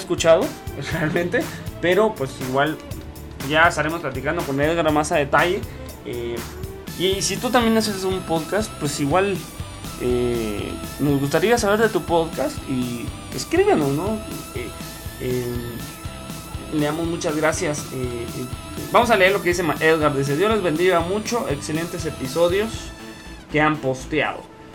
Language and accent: Spanish; Guatemala; Allá en mi tierra, en Guatemala, también nos han escuchado.